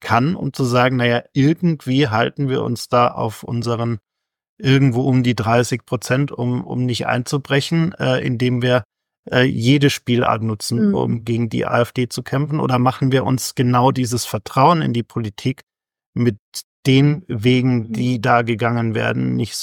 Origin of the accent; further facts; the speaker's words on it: Munich, Bavaria, Germany; ich komme ja aus München